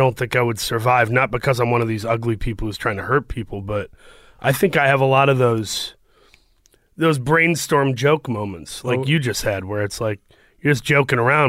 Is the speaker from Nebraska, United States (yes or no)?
no; Saginaw, Michigan, United States; I grew up in Saginaw, Michigan, which is by Flint. And I have three siblings, a brother and two sisters.